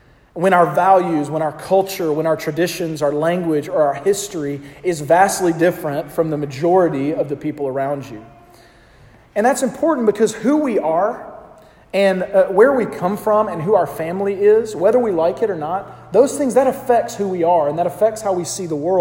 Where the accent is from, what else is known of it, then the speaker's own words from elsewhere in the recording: the South, United States; But I'm from the South. I can't hide that. You hear it.